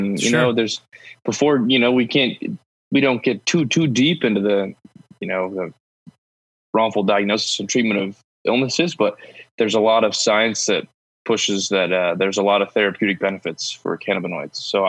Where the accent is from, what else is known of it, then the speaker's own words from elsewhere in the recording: East Coast, United States; born and raised on the East Coast, went to college in New Hampshire, found my way out to Colorado with an interest in nature.